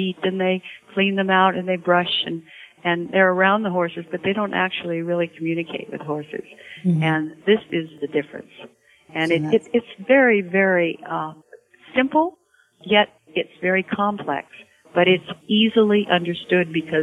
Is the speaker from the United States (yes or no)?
yes; Salinas, California, United States; But I was raised in Salinas